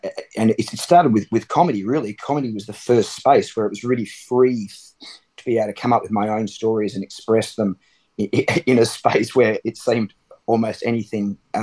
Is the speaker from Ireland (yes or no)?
no; South Australia, Australia; born there; And even though I was born in the Barossa Valley under the big blue skies of northern South Australia